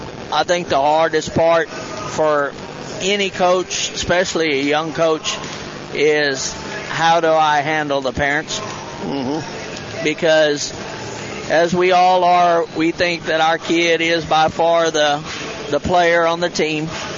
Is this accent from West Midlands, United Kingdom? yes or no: yes; Burton, West Midlands, United Kingdom; I am from Burton